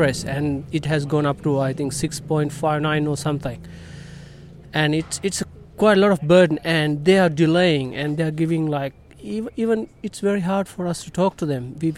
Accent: Sri Lanka; now in Australia; and we have been here for 10 years in Australia, and we are like migrants from Sri Lanka originally.

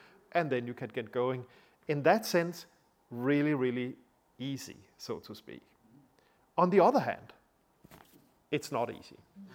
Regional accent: Denmark; accent: Danish; English is a second language; because of my heavy Danish accent or things like

